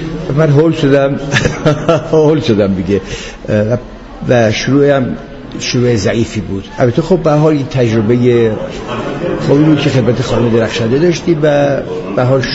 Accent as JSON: {"language": "Persian", "town": "Tehran", "region": "Tehran Province", "country": "Iran", "tie": "born there", "said": "من متولد 1330 هستم، مهر ماه. خودم در تهران متولد شدم ولی پدرم اهل اهل هست بود"}